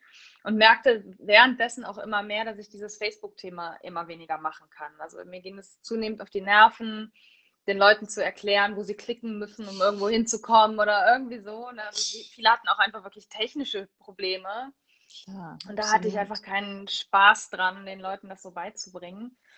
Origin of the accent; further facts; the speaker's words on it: Cologne, North Rhine-Westphalia, Germany; Ja, wo ich herkomme, das ist in Köln. Also ich lebe in Köln am Stadtrand.